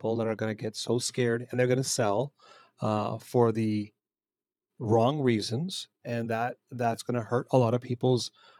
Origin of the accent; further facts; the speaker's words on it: Canada; As a Canadian, we take this for granted because of our structure